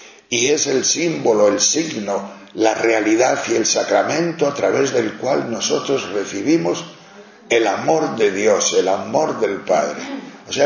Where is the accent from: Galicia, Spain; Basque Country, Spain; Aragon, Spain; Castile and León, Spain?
Castile and León, Spain; León; Bueno, en León, en mi tierra, vieja.